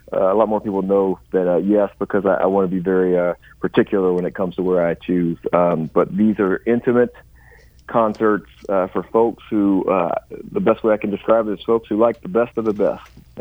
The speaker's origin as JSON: {"language": "English", "region": "South Carolina", "country": "United States", "tie": "born or raised there", "lives_now": "Nashville, United States", "said": "I grew up in South Carolina, but I've been in Nashville for many years."}